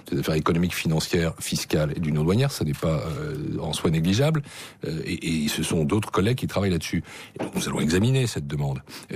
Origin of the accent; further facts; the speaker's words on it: France; je dis notre économie puisque je suis français